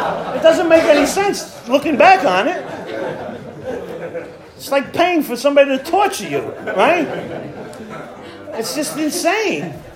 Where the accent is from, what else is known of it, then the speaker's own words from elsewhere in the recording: Bronx, New York, United States; And I come from Little Italy in the Bronx, and so what that means is that people actually move from Italy and they come to my neighborhood or another similar neighborhood.